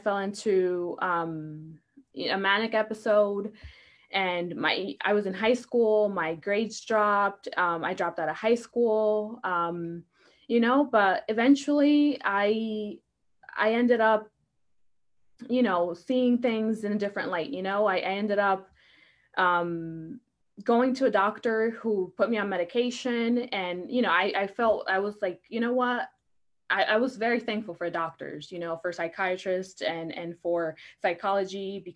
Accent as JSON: {"language": "English", "region": "New Jersey", "country": "United States", "said": "Basically, I came from New Jersey, and I have bipolar disorder"}